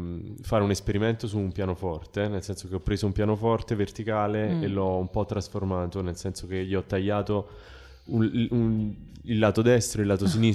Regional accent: Naples, Campania, Italy; Sono napoletano, sì.

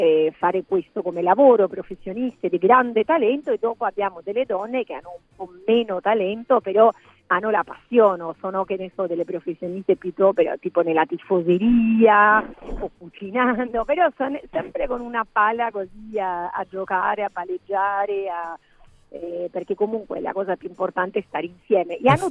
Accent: Argentina; Italian is a second language; also born or lived in Rome, Italy; now in Brussels, Belgium; io tra l'altro vivo a Bruxelles. Allora, io sono argentina, però per il lavoro che fa mio marito, che è italiano, ho vissuto tanto a Roma, adesso vivo a Bruxelles

